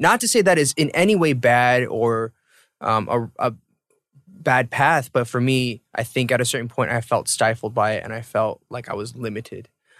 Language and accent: English; Atlanta, Georgia, United States; So I was born and raised in Atlanta, and people who have been keeping up with my career know that I always felt like I was never properly represented in mainstream media